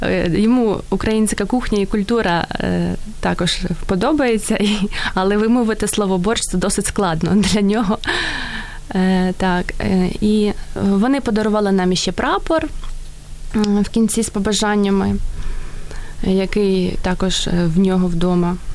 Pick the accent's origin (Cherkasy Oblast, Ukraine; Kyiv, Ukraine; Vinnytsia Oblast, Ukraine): Cherkasy Oblast, Ukraine; Cherkasy; moved away as an adult; now in Germany; Я сама родом з Черкас, там народилася, ходила в школу, здобувала першу освіту, да, економічну. Потрапила я в Німеччину дуже так, я взагалі не планувала.